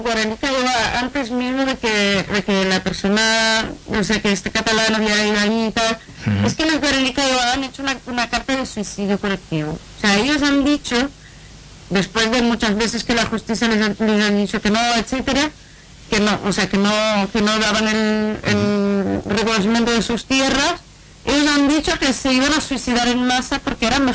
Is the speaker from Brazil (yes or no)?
yes; Brazil; Spanish is a second language; yo, por ejemplo, soy brasileña, pero no conozco casi nada de cultura indígena realmente.